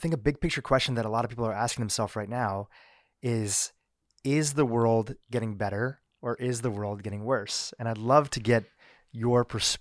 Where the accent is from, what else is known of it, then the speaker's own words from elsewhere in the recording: Kenya; born there; I went on a trip with them to my home country, the country that I was born in that I haven't really spent much time in. That was Kenya.